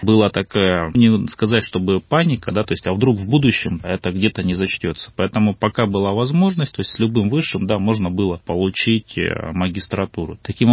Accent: Bratsk, Irkutsk Oblast, Russia; Я сибиряк, да. Я родился на севере области, теперь уже можно так сказать. Это город Братск, поселок Гидростроители. Собственно говоря, там прошло мое детство. Ну а ближе уже к вузу, где-то лет, наверное, в 16, мы переехали в Иркутск.

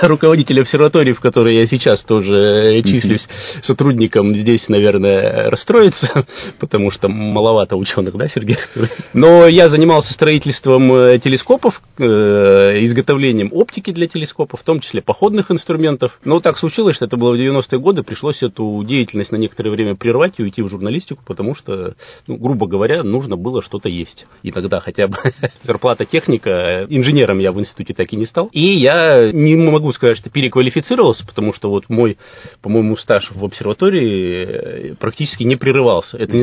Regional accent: Irkutsk, Irkutsk Oblast, Russia; born there; Да, я родился в Иркутске.

